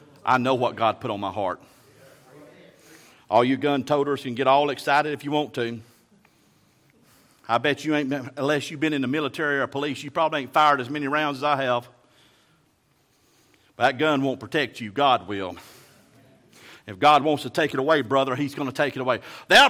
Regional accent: Alabama, United States; I'm from South Alabama, man.

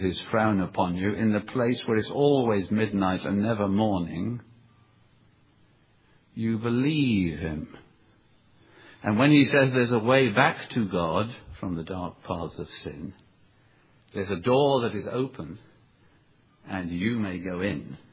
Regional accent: Pakistan; born there; If I say I was born in Pakistan, which I was, except it was British India then, you believe me.

